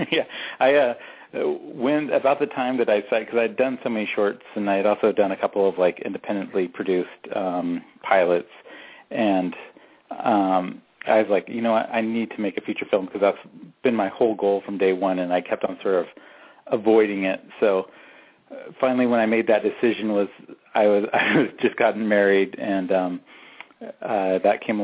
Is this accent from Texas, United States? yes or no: no; Salem, Oregon, United States; Salem is where I grew up, and then I went to the University of Oregon for a year